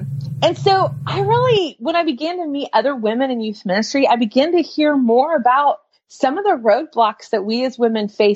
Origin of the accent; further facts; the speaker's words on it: Midwest, United States; now in Atlanta, United States; You know, I grew up in the Midwest on a farm, and we did everything that the boys did